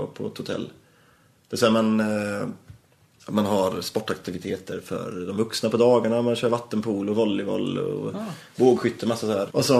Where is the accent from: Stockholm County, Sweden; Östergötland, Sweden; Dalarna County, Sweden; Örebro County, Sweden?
Östergötland, Sweden; Söderköping; För jag är ju från Söderköping då.